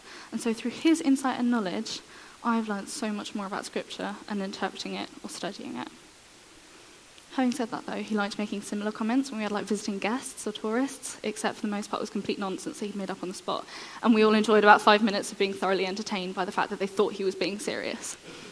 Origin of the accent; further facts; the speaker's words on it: Jerusalem, Jerusalem District, Israel; I'm from Jerusalem. I was born and raised there, as was most of my family.